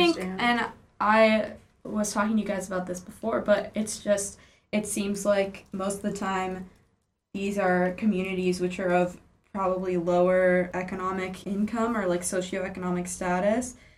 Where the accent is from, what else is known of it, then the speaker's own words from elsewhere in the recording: California, United States; I mean, I don't know if you guys have ever been to Oakland, but I'm from the Bay Area.